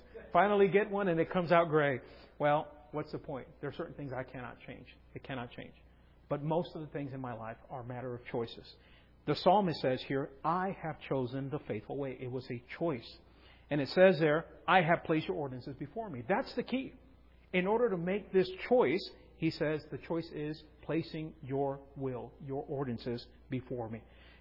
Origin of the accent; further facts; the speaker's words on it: California, United States; also born or lived in Mexico; I was born down in Mexico on the other side of the border, and as soon as I was able to travel, they came back to California, and we grew up in California.